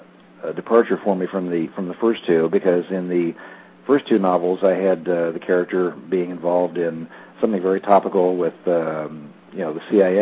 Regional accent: Cleveland, Ohio, United States; originally I grew up around the Cleveland, Ohio area

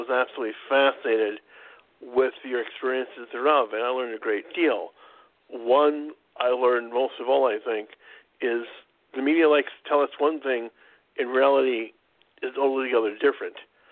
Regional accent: Midwest, United States; because growing up, how I grew up in Midwestern America

